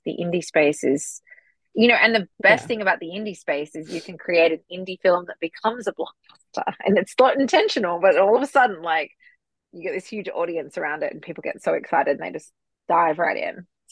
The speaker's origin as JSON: {"language": "English", "town": "Melbourne", "region": "Victoria", "country": "Australia", "tie": "born or raised there", "lives_now": "Los Angeles, United States", "said": "or when I was born growing up in Melbourne, like that was like my early childhood."}